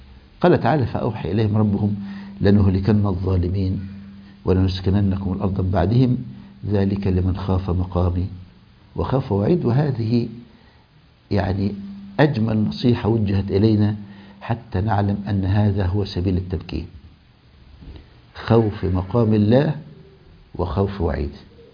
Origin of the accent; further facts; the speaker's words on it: Egypt; عندنا في مصر